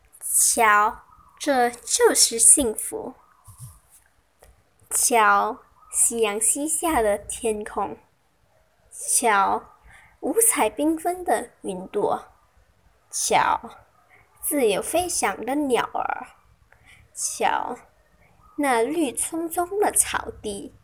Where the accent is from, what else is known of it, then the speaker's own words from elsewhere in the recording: Negeri Sembilan, Malaysia; 我是来自森美兰